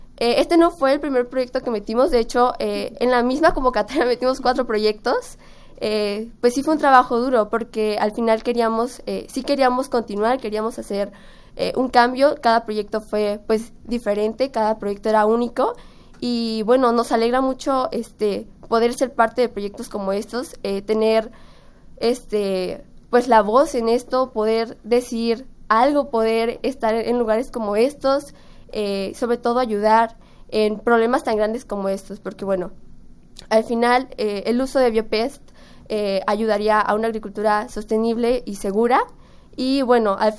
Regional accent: Jalisco, Mexico; nosotros que somos jaliscienses

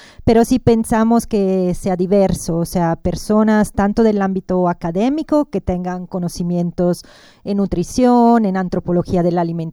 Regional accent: Italy; now in Mexico; como italiana, tengo 25 años en México

